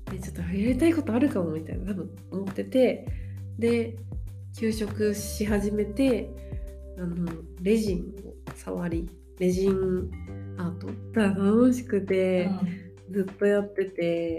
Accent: Tokyo, Japan; 私たち地元東京じゃないですか、

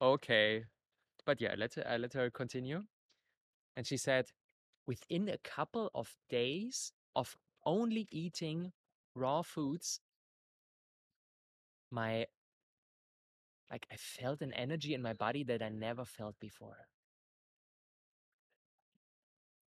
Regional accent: Berlin, Germany; I did an internship at a place like very far from Berlin, from my hometown.

